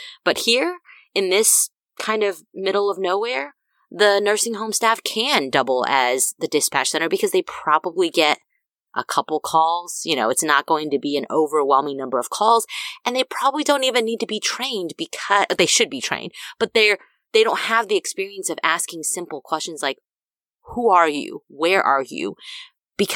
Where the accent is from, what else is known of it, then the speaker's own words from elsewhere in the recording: Texas, United States; And so growing up in Texas, if you know anything about Texas roads, there is a lot of nothing in between towns.